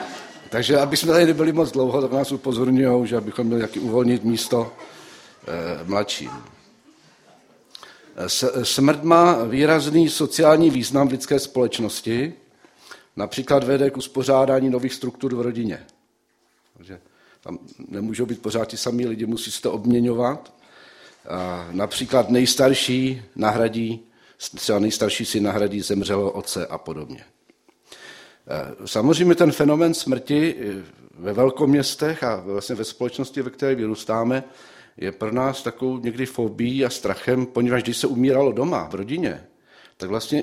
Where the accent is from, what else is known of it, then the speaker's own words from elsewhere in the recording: Zlín, Zlín Region, Czechia; Já jsem vyrůstal ve Zlíně